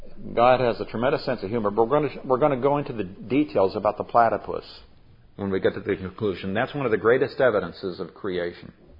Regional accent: South West, Nigeria; I grew up in Nigeria, West Africa. In the first 7 years of my life, I grew up amongst animistic peoples, or the Yoruba tribe, in the southwestern part of Nigeria.

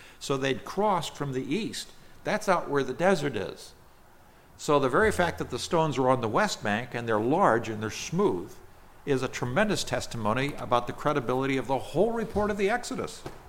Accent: Nigeria; English is a second language; I grew up in Nigeria where, if they bite you, that's dreadful, extremely painful.

